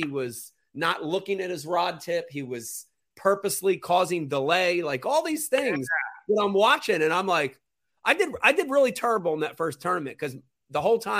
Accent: New Jersey, United States; I'm from Jersey. It doesn't go down in Jersey like it does in other places.

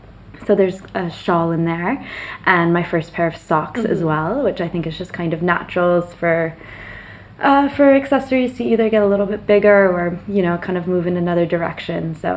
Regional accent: Nova Scotia, Canada; I grew up in Nova Scotia, not too far from the coast.

